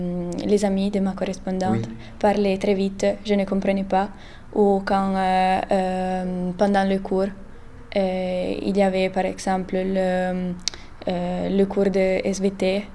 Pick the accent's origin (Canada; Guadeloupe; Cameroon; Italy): Italy; Savigliano, Piedmont; Je viens du nord de l'Italie.